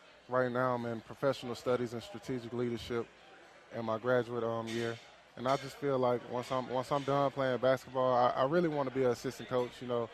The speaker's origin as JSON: {"language": "English", "town": "Memphis", "region": "Tennessee", "country": "United States", "tie": "born or raised there", "said": "Yeah, that's every Memphis kid's dream. I mean, it's crazy how it is, you know, just growing up and seeing the Calipari era."}